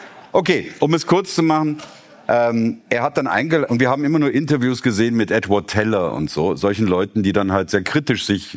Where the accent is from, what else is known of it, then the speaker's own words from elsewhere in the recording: Germany; in Deutschland, da wo ich aufgewachsen bin